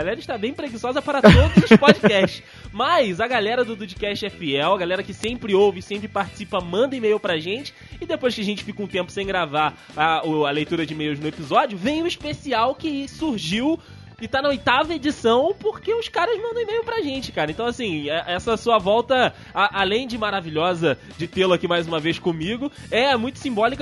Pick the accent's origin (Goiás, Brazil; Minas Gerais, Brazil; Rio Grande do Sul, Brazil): Rio Grande do Sul, Brazil; Sou eu gaúcho, branco e careca.